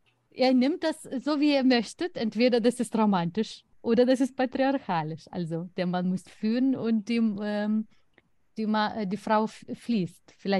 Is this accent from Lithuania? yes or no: yes; Lithuania; German is a second language; Und wir als Litauer machen ganz wenig Gedanken darüber, wenn man sagt verheiratet.